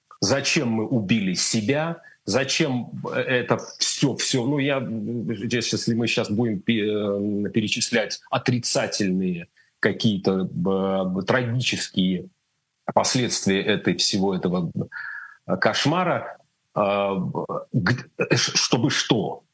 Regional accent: Russia; Поскольку я русский человек, россиянин, мне сложно.

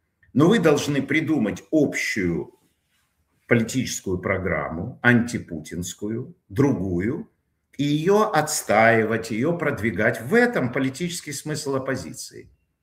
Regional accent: Ukraine; но вы меня простите, я с Украины, и поэтому меня в первую очередь интересует война.

